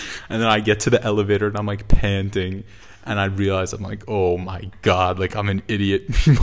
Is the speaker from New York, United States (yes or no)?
yes; New York City, New York, United States; I'm from New York City.